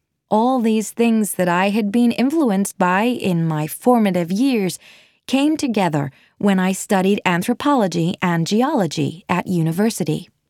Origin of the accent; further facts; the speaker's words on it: Milwaukee, Wisconsin, United States; I was born and bred in Milwaukee, Wisconsin, and I must say, as I was growing up, I was always chopping and changing what I wanted to be when I was older.